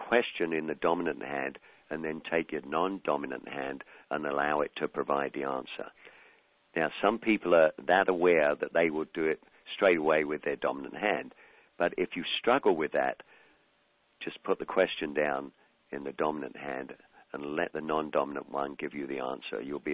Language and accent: English; London, United Kingdom; As a young kid, growing up in London, I never knew of anybody who went to counseling.